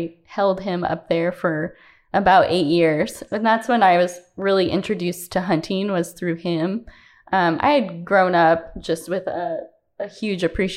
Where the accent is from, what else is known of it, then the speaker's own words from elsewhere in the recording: Eugene, Oregon, United States; So I'm originally from Eugene, Oregon.